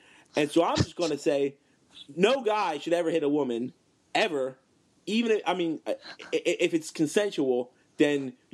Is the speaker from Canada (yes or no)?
yes; Toronto, Ontario, Canada; I'm from the Big Smoke, baby.